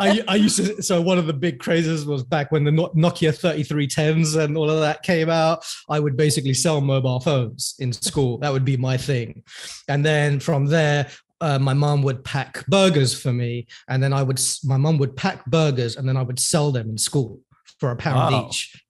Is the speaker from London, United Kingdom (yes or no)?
yes; Hounslow, London, United Kingdom; born there; So I was born in West London. It's a small town called Hounslow. It's about 15 minutes away from Heathrow. So it's not in Notting Hill or central London or any of the nice parts. It's more in a working class environment. My family, so I'm Muslim